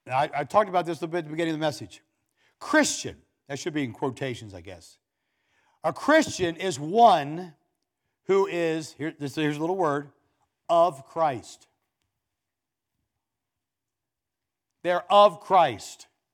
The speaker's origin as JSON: {"language": "English", "region": "Maryland", "country": "United States", "said": "Well, I came from Carroll County, Maryland. There's something about a Carroll County."}